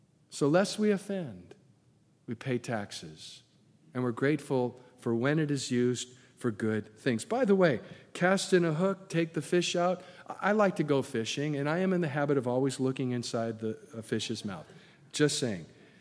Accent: California, United States; I come from Southern California.

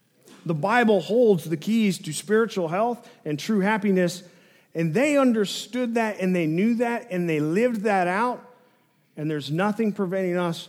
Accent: Little Rock, Arkansas, United States; I was raised in Little Rock Public Schools

